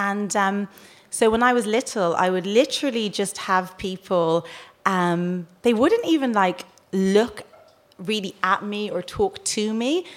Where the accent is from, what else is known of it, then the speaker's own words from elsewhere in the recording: Dublin, Leinster, Ireland; moved away; I grew up in Rialto, yeah.